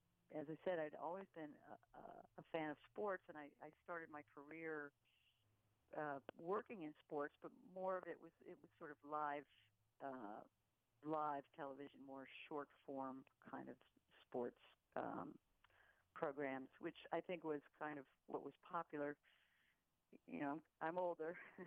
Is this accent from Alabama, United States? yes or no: no; Boston, Massachusetts, United States; I'm from the Boston area, and I have friends who row and row at the head of the Charles.